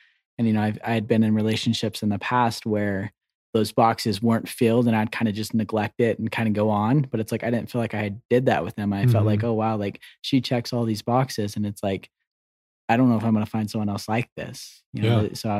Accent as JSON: {"language": "English", "region": "Texas", "country": "United States", "said": "I feel like this is just something I saw in Provo, and I'm from Texas, so it was kind of foreign to me."}